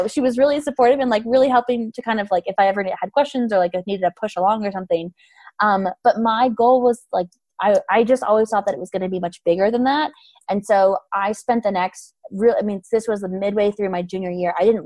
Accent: Wyoming, United States; And I think, so I am also from Wyoming. So we had so much freedom growing up

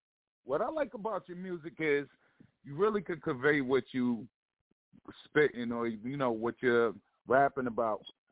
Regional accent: Queens, New York, United States; I come from Queens, New York, so, you know, we definitely grew up

